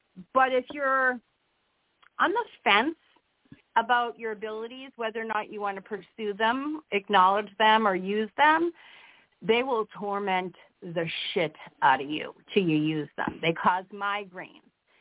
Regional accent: Boston, Massachusetts, United States; She's Canadian. I'm a Bostonian.

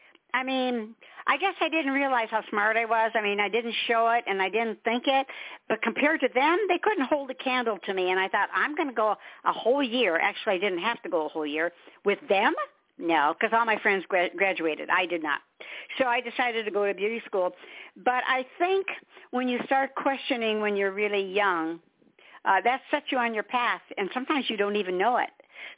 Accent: Detroit, Michigan, United States; now, I was born and raised in Detroit. I'm a Motown girl.

